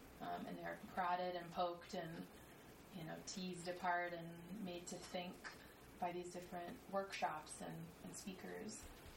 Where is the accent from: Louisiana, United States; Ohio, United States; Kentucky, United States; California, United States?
Louisiana, United States; New Orleans; now in New York, United States; I'm from New Orleans.